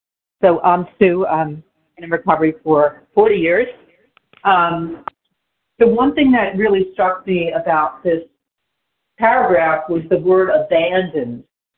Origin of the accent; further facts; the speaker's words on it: New Jersey, United States; from New Jersey.